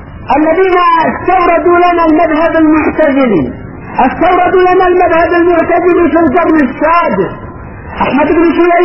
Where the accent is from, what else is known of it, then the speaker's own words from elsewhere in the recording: Taiz, Taiz Governorate, Yemen; ويباع عندنا بتعز